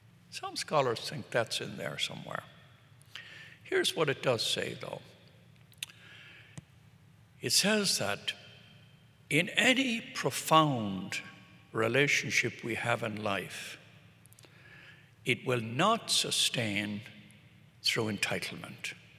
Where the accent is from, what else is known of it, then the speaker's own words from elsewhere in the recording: Brooklyn, New York, United States; And by the way, I grew up in Brooklyn and I used to serve Mass for Father Murphy